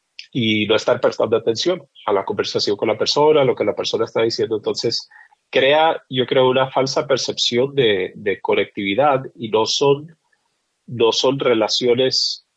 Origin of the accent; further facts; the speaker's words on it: Mexico; now in Puerto Rico; antes yo decía que era mexicano, pero ahora pues mi esposa es de Puerto Rico, mis hijos son de Puerto Rico. Amo Puerto Rico como amo México, igual, o sea, tengo familiares y todo en Estados Unidos